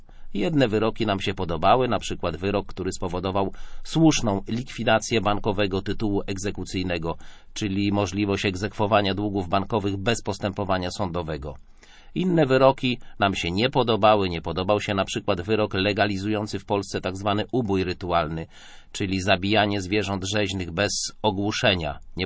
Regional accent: Łódź Voivodeship, Poland; W moich rodzinnych stronach na ziemi rawskiej funkcjonuje takie ludowe powiedzenie

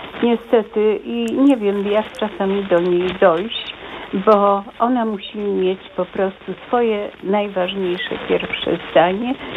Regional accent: Toruń, Kuyavian-Pomeranian Voivodeship, Poland; Ja dzwonię z południa Polski, aczkolwiek jestem torunianką

